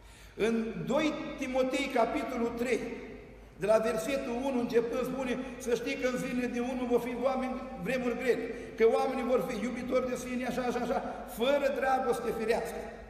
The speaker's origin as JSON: {"language": "Romanian", "town": "Bosanci", "region": "Suceava County", "country": "Romania", "tie": "born or raised there", "said": "La noi în sat Bosanci pe un deal mare, așa așezat."}